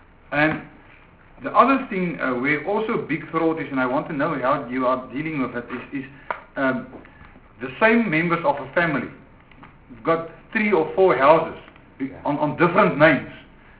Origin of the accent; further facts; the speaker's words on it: North West, South Africa; I'm from the Northwest Province, as I said earlier on.